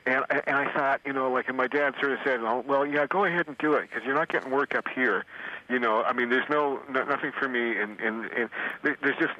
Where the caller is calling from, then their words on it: Los Angeles, California, United States; I'm calling you from Hollywood, Los Angeles, down Venice Beach.